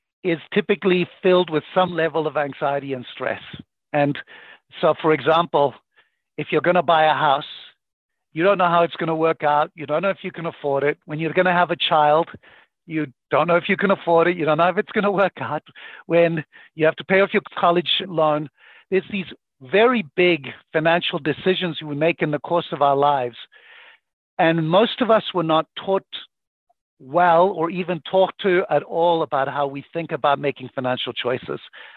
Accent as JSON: {"language": "English", "country": "Zimbabwe", "tie": "born or raised there", "said": "I grew up in Zimbabwe to very, very poor parents, to a single mom with two sisters."}